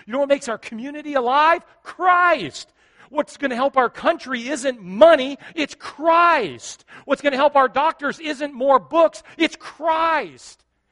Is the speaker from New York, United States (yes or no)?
no; California, United States; I grew up with him in California, Sergeant Bill Tweedy.